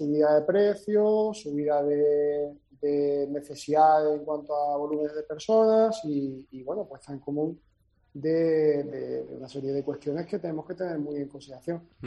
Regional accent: Málaga, Andalusia, Spain; me encantaría como malagueño

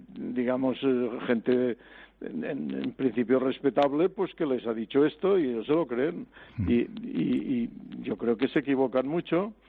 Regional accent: Catalonia, Spain; Pues claro, yo lo soy, catalán, español, europeo, y no pasa nada, ¿no?

